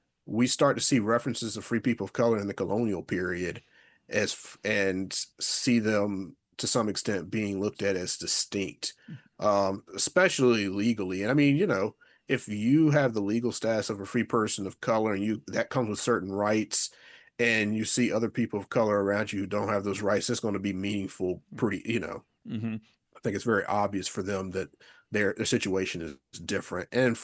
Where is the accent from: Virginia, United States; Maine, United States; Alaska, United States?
Virginia, United States; I grew up in Virginia as well, and so Civil War memory to some extent is all over the place in Virginia.